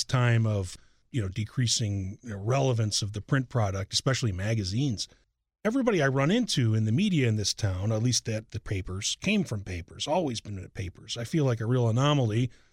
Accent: Chicago, Illinois, United States; I'm a Chicagoan, and I'm glad to be back.

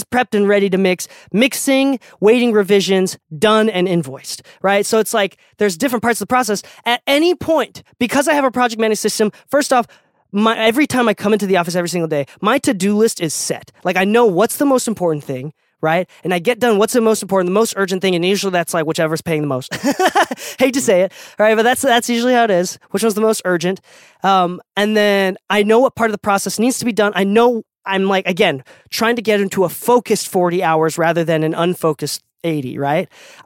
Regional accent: Okinawa, Japan; Like, I'm from an island, right? I'm from Okinawa, Japan.

